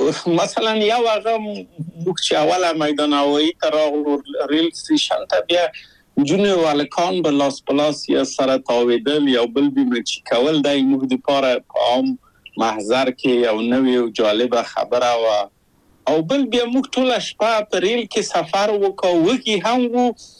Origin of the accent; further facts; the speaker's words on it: Kabul, Afghanistan; moved away as an adult; now in Czechoslovakia; او زه له کابل په یو دولتي بورس چکسلواکیا ته راغلم